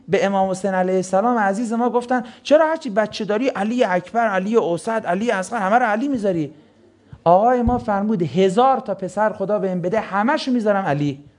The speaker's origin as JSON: {"language": "Persian", "country": "Iran", "said": "نه ما ایرانی هستیم، اشکال نده"}